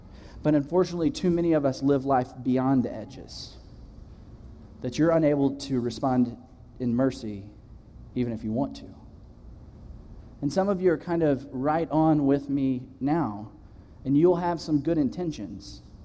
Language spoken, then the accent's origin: English; Tennessee, United States; I grew up on a farm. And so my dad's a farmer, my mom's a beautician. I'm from Tennessee.